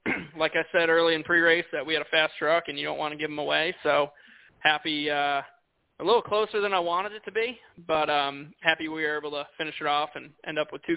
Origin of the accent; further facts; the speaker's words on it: Northeast, United States; I'm from the Northeast. I'm pretty hardcore, as most know